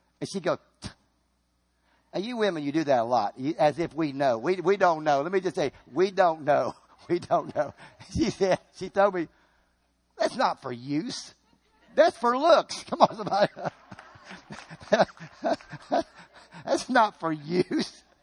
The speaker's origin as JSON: {"language": "English", "region": "Virginia", "country": "United States", "tie": "born or raised there", "said": "Now, when I grew up in Virginia, we only had one translation."}